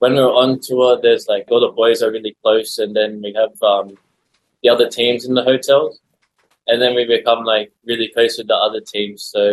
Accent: Australia; I didn't really have it growing up in Australia.

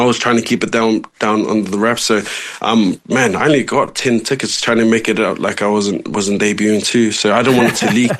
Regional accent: New Zealand; born there; to be honest, I'm born Kiwi.

